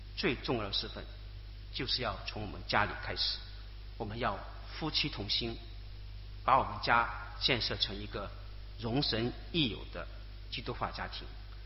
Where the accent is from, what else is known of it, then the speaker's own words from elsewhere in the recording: Hong Kong; 我们香港人通常叫它的粤语长片，